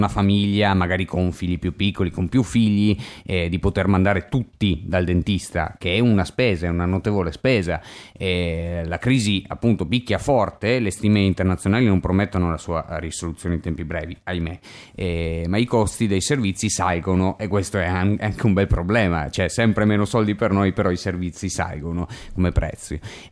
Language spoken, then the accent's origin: Italian; Gemona, Friuli-Venezia Giulia, Italy; born there; sono nato a Gemona